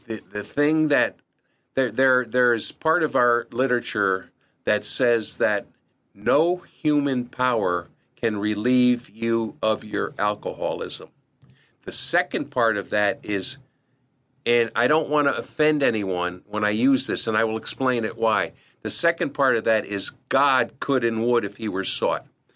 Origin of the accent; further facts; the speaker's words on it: Milford, United States; That's where I grew up, in Milford.